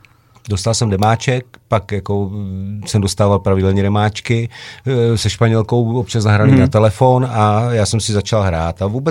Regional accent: Brno, South Moravian Region, Czechia; zůstal jsem ve Vinohradu, protože jsem Moravák, takže pocházím z Vinohradu.

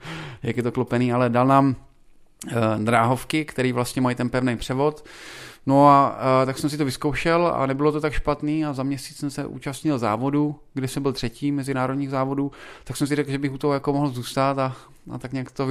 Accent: Brno, South Moravian Region, Czechia; Tak já jsem z Brna, když to tak řeknu.

